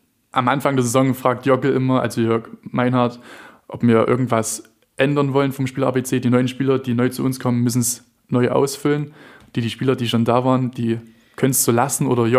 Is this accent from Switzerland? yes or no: no; Plauen, Saxony, Germany; meine Heimat ist Plauen, wird auch immer meine Heimatstadt bleiben. Also bin gebürtiger Plauner, fühle mich da nach wie vor wohl